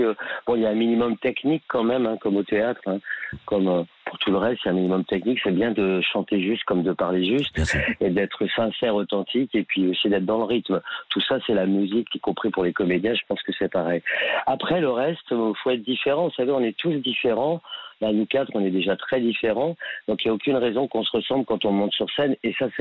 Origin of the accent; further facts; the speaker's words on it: Île-de-France, France; Moi, je suis de Seine-et-Marne